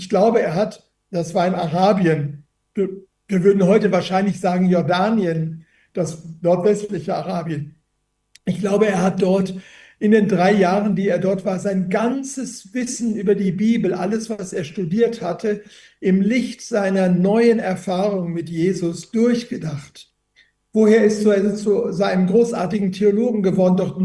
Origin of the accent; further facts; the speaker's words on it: North Rhine-Westphalia, Germany; ich komme ja aus dem Ruhrgebiet